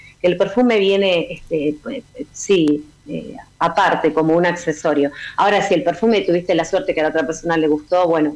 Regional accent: Argentina; Pero el hilo conductor que hay entre Malvinas y yo es que soy argentina.

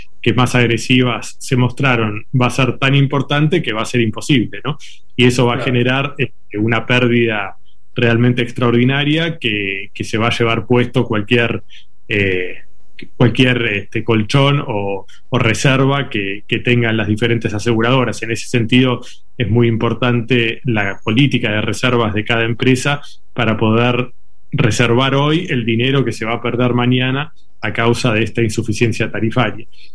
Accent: Argentina; está en nuestras manos como argentinos

